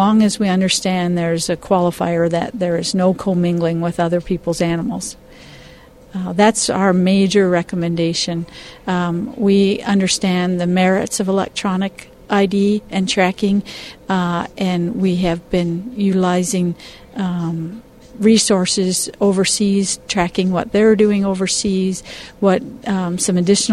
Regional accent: Minnesota, United States; and I am from Minnesota.

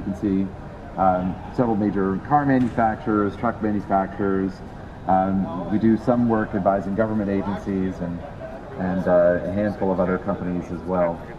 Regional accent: Detroit, Michigan, United States; I and my colleagues who are here from Ricardo, we're all from the Detroit area in the States.

